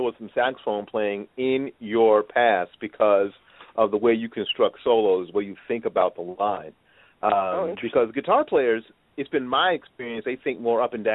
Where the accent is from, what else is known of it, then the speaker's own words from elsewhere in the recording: Newark, New Jersey, United States; born there; Because I was born in the wonderful garden city of Newark.